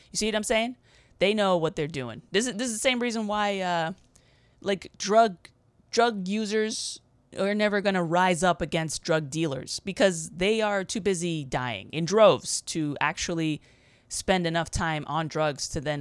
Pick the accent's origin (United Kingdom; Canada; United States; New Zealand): United States; We're American. We're dumb.